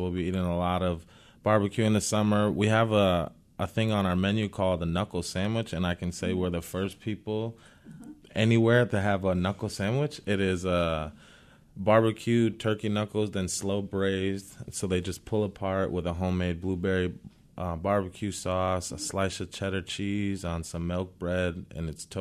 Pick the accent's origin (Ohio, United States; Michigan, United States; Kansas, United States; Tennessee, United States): Michigan, United States; Grand Rapids; I am from Grand Rapids.